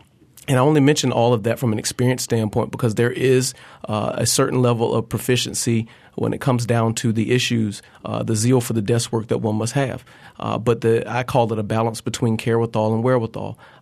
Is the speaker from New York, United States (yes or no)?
no; Midway, Florida, United States; I grew up here in Leon County and also in Gaston County. I'm proud of my blood and unabashed about being from both Leon, but also a little small town outside of Tallahassee called Midway, Florida